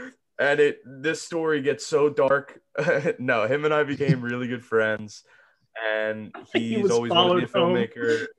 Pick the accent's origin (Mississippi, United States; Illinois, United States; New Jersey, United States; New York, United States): New Jersey, United States; Williamstown; he was like, oh, I'm from Williamstown, which is where I'm from.